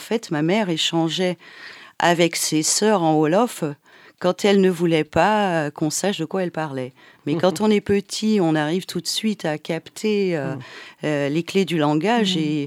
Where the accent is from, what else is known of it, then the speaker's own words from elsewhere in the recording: Côte d’Ivoire; quand on est ivoirien, apprendre nos ancêtres les Gaulois, c'est un peu passer à côté de la réalité des choses